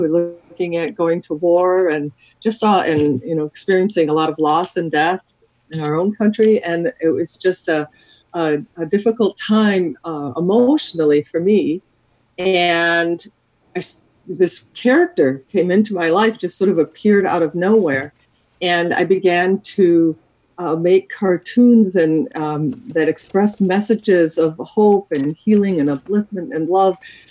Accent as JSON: {"language": "English", "town": "Benton Harbor", "region": "Michigan", "country": "United States", "tie": "born or raised there", "also_born_or_lived": "Evanston", "said": "So I grew up mostly in Benton Harbor, Michigan, and we moved to Evanston. I went to high school there and then college down in Champaign, Illinois."}